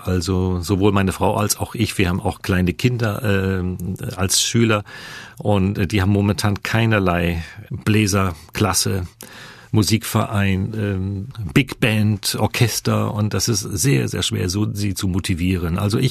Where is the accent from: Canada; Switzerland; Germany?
Germany; Wilhelmshaven, Lower Saxony; ich selbst, das hören Sie im Dialekt, bin von der Nordseeküste, ich bin geboren in Wilhelmshaven